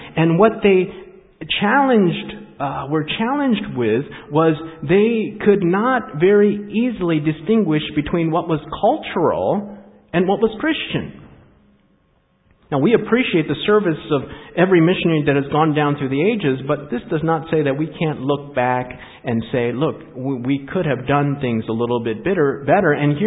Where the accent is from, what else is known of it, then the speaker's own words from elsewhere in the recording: Takoma Park, Maryland, United States; born there; also born or lived in Alaska; Now, being an American, I was born in this country. Washington, D.C., Tacoma Park, Maryland, Washington Adventist Hospital. Being Adventist, being in Alaska, there are certain influences that have come into my mind. Being a Korean American